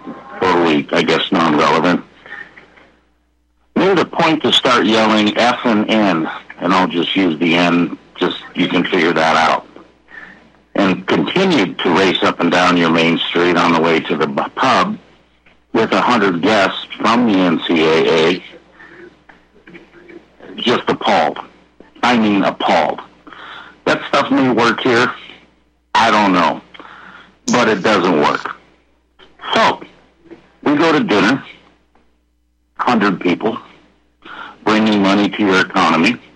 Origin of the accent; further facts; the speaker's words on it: Northwest, United States; It's very sad because this is a beautiful town. I grew up in the Northwest. I'm 62 years old.